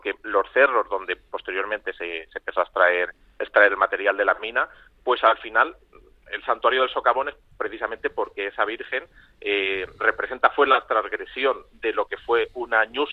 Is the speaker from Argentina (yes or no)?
no; Alicante, Valencian Community, Spain; born there; nací en Alicante y vivo en Elda, trabajo en Petrer